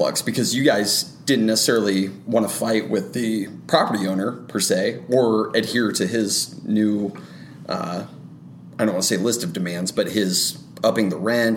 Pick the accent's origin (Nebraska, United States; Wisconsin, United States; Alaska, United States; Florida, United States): Nebraska, United States; Grand Island; Brandon and I are both from Grand Island, Nebraska. We're not from Omaha.